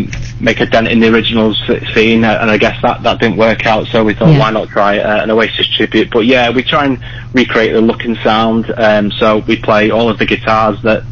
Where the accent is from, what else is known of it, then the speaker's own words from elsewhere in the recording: Manchester, North West England, United Kingdom; So yeah, we're from Manchester, and it kind of sets us apart, I guess